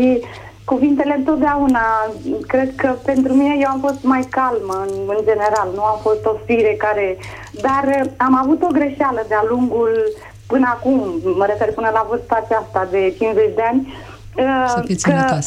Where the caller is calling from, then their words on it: Romania; din Zaragoza, din Spania